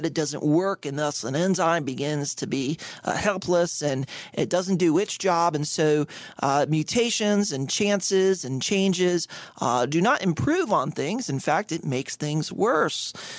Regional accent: Boynton Beach, Florida, United States; I was born and raised in Boynton Beach, Florida, and been a fifth-generation Floridian.

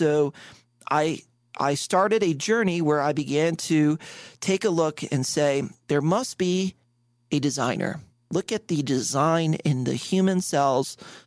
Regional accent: Boynton Beach, Florida, United States; I was born and raised in Boynton Beach, Florida, and been a fifth-generation Floridian.

